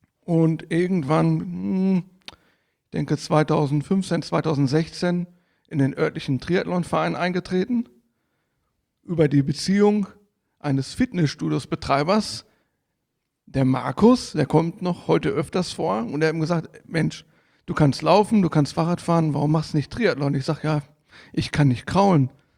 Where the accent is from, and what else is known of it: North Rhine-Westphalia, Germany